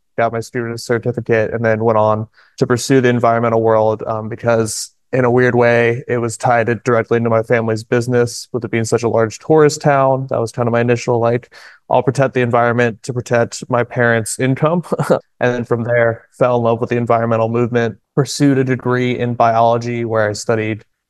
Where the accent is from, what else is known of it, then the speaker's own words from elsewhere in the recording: North Carolina, United States; Yeah, so I grew up on the Outer Banks in North Carolina. It's a coastal region. I grew up scuba diving.